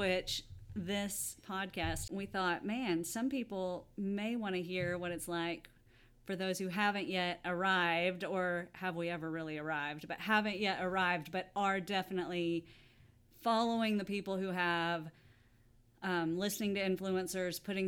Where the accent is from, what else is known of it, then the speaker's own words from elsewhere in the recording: Abilene, Texas, United States; Okay, so we grew up in Abilene. He's 2.5 years older than me. And we, I moved away from Abilene for a couple of years and I came back.